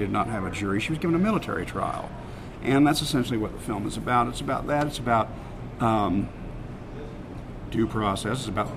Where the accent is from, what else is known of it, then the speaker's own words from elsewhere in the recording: Florida, United States; the reason that it had the impact on me that it did was I grew up in Florida.